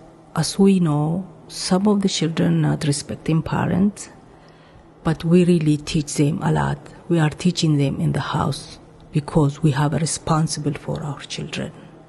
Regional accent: Ethiopia; English is a second language; now in Portland, United States; I'm originally from East Africa, Ethiopia. I have been here like more than 15 years now.

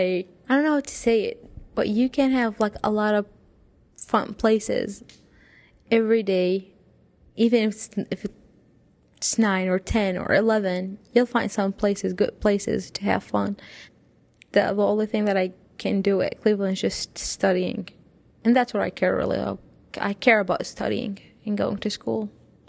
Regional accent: Iraq; now in United States; Originally, I'm from Iraq, and I moved to the United States in 2010, April 2010.

